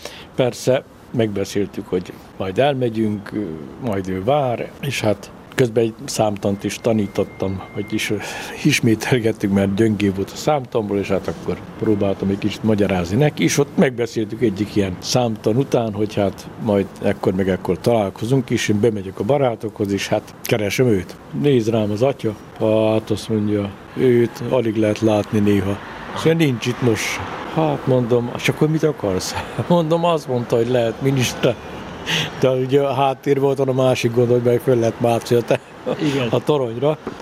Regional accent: Orom, Vojvodina, Serbia; born there; Nagyon fontos útvonalon, illetve nemzetközi vasútvonal mellett, Oromon, ugyanis Szabadka és Zenta között félúton van ez a helység

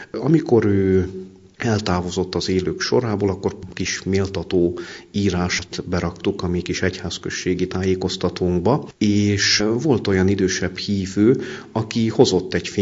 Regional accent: Vajszló, Baranya, Hungary; az én szülőfalumban. Az általános iskolai tanulmányokat ott végeztem Vajszlón.

